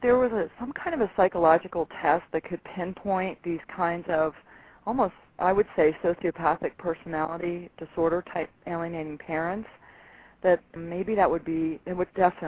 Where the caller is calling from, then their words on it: Colorado, United States; I'm calling from Colorado.